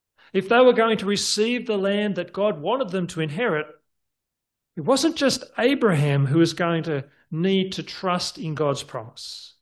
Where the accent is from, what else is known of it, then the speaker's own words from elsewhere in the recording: Forbes, New South Wales, Australia; moved away; also born or lived in Sydney; Now, when I left my hometown of Forbes and went off to Sydney to study